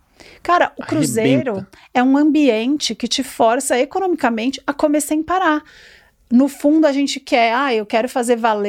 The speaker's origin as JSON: {"language": "Portuguese", "region": "São Paulo", "country": "Brazil", "said": "Eu fazia faculdade em Campinas, mas eu sou paulistana, né?"}